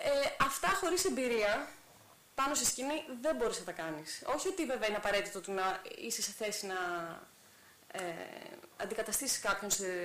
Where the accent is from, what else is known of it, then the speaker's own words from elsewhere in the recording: Larissa, Thessaly, Greece; είμαι από τη Λάρισα